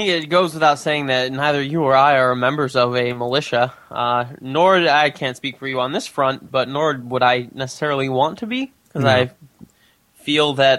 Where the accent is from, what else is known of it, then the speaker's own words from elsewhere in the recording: Michigan, United States; you can certainly think of the Michigan militia in my home state of Michigan